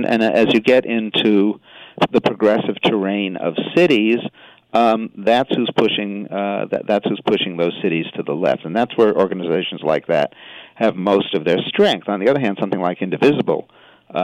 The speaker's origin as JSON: {"language": "English", "region": "California", "country": "United States", "tie": "born or raised there", "said": "when I was a young guy growing up in California, it was the home of Richard Nixon and Ronald Reagan."}